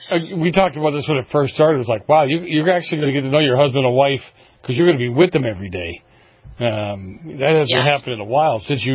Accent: Boston, Massachusetts, United States; I mean, I grew up in Boston when the storm came and the electricity went out for whatever reason.

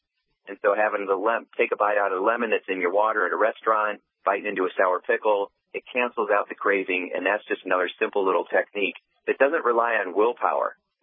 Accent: Indiana, United States; I'm from Indiana, so I have farmer metaphors.

